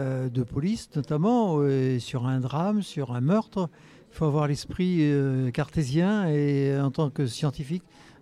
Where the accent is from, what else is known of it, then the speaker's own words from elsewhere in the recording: Centre-Val de Loire, France; Parce que je suis né, j'ai vécu mon enfance en Sologne.